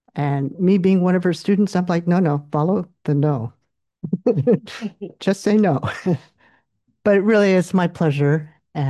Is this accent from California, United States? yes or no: yes; Berkeley, California, United States; I have a very long past in the East Bay. I grew up in Berkeley and Oakland. In fact, I went to elementary school on Russell and Ellsworth.